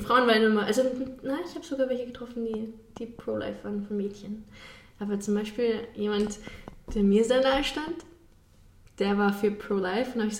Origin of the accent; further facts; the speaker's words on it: Austria; Aber für mich als Österreicherin, es gab ein paar Bemerkungen wegen Nazis.